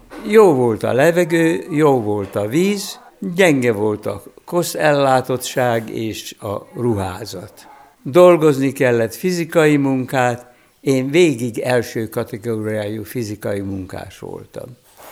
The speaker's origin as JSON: {"language": "Hungarian", "town": "Orosháza", "region": "Békés", "country": "Hungary", "tie": "born or raised there", "lives_now": "Budapest, Hungary", "said": "hát Orosházán, szülőfalumban, a Gyopáros tóba is elkezdtünk vízilabdázni"}